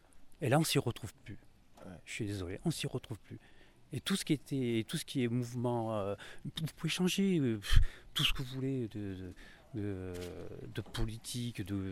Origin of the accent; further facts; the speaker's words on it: Die, Auvergne-Rhône-Alpes, France; moi je suis un autochtone, je suis né à Die, j'ai grandi ici, j'ai fait mes études un peu à droite à gauche, mais je suis revenu ici.